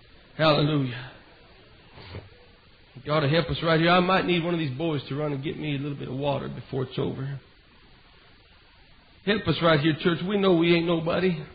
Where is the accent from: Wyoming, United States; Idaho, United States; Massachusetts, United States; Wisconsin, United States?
Idaho, United States; We're from Idaho, and we only been full-time in the ministry for a little over a year.